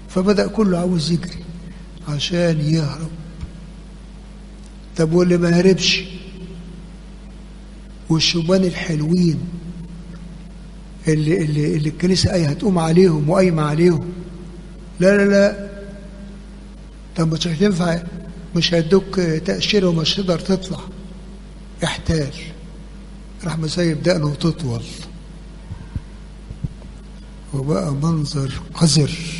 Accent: Egypt; ده احنا هنا اول عندما عندنا في مصر اول ما جه الراجل بتاع الاخوان ده وقعد

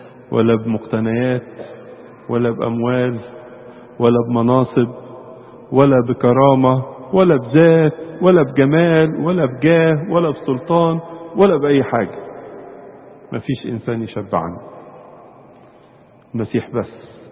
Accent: Egypt; في ألفاظ كده كتير نقولها في الأدبيات الاجتماعية بتاعتنا كمصريين

